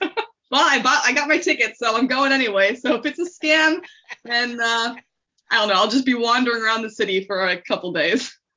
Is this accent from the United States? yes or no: yes; United States; I'm an American author of crime and thriller novels